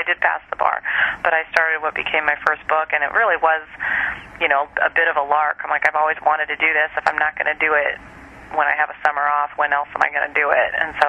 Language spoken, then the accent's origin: English; Wichita, Kansas, United States; in the 70s when I was growing up in Wichita